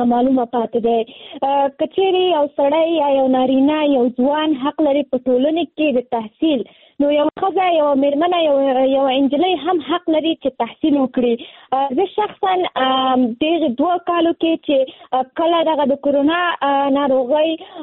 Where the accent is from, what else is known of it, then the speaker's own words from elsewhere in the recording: Nangarhar, Afghanistan; now in Kabul, Afghanistan; ما د ننګرهار د ولایت نه فعلاً په کابل کې ژوند کوم او زه هم د نهم ټولګي زده کوونکی یم